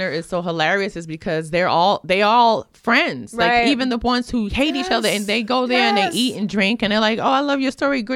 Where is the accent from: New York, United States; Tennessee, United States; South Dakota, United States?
New York, United States; New York City; growing up in New York City, we had three major newspapers and you knew how they were going to attack each story by the slant.